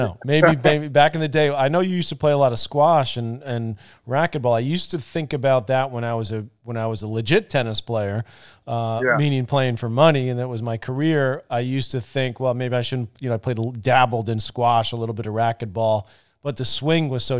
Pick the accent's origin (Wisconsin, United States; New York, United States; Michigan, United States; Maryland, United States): New York, United States; Douglaston; And we grew up in Douglaston in Queens, so we lived in a house and we had a garage that was in the basement downstairs